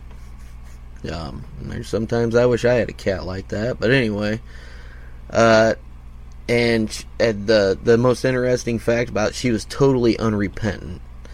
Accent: Indiana, United States; And it's nice to know he lives in Ohio, right next to my home state of Indiana.

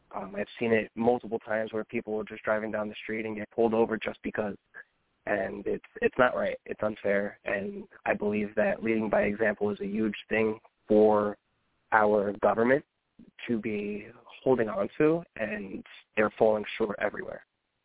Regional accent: Jersey City, New Jersey, United States; I'm originally from Hudson County, New Jersey, Jersey City. I moved to Hunterdon County, New Jersey, about 5 years ago

